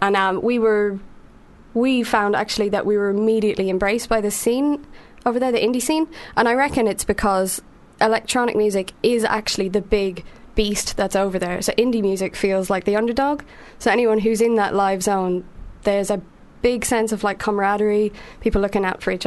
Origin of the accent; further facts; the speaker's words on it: Ireland; But I have a weird relationship with … as an Irish person, because it's kind of one of those things that people throw at you.